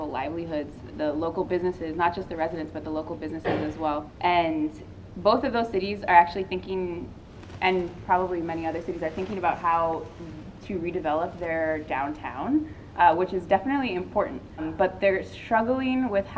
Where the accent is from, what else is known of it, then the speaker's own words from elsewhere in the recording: Oakland, California, United States; now in Cleveland, United States; I am originally from Oakland. Recently relocated to Cleveland, Ohio.